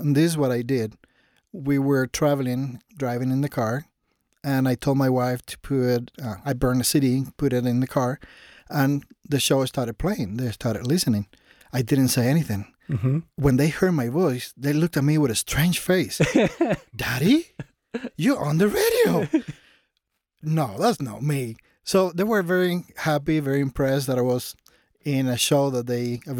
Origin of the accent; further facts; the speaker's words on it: Cuba; Because I'm from Cuba.